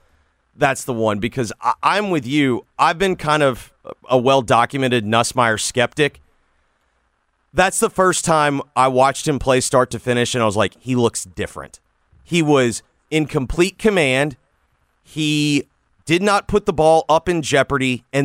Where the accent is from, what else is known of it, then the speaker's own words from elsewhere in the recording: Southern United States, United States; I have no problem being a Southerner admitting that.